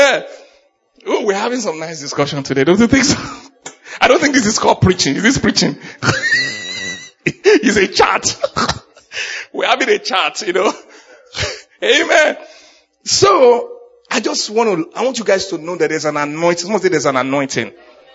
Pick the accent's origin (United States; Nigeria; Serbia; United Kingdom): Nigeria; moved away; I'm just a Nigerian boy that came here.